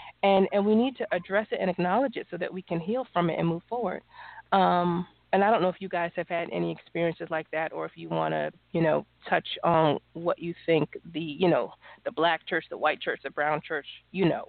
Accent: New York, United States; born or raised there; also born or lived in Las Vegas

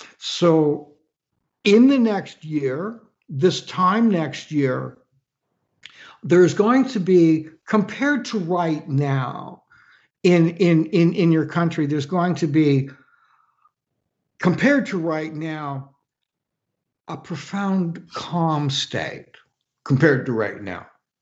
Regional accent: Canada; from my perspective as a Canadian, we're all best friends, so.

